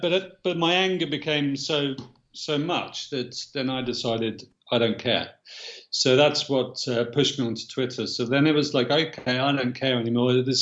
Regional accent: United Kingdom; Being a Brit and seeing what was happening to my brother's kids and to the rest of the country

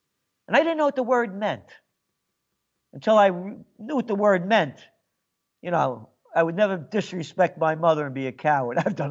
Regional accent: Bronx, New York, United States; born there; I was born in the Bronx, born to be free.

